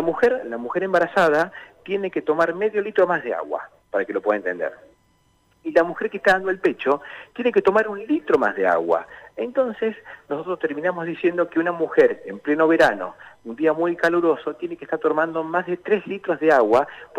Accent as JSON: {"language": "Spanish", "town": "Pergamino", "region": "Buenos Aires Province", "country": "Argentina", "tie": "born there", "said": "yo nací en Pergamino, provincia de Buenos Aires."}